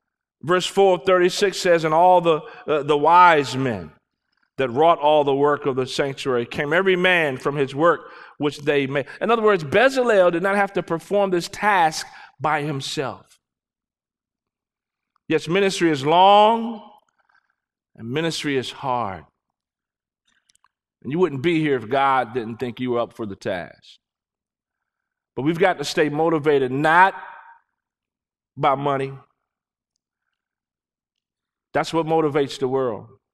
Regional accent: Washington, District of Columbia, United States; I grew up in Washington, D.C. That's where I'm from. As a kid, I used to ride my bike through Rock Creek Park.

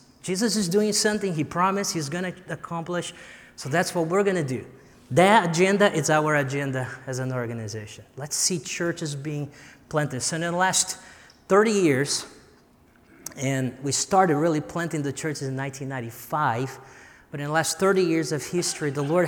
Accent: Brazil; now in Columbia, United States; I'm from Brazil.

